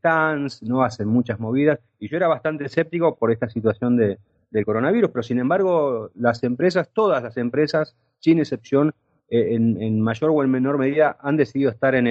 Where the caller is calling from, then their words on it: Argentina; hicimos mucha fuerza de acá de Argentina.